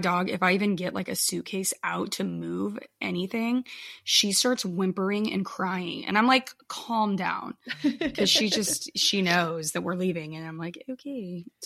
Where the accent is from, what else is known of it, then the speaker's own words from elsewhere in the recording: Nebraska, United States; I think that's gross because I can say that because we're from Nebraska.